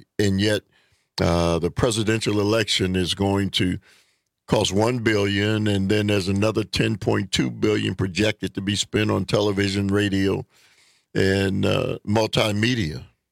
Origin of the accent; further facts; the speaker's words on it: United States; You know, I'm an American. Yeah, I am. I wouldn't want to be anywhere else.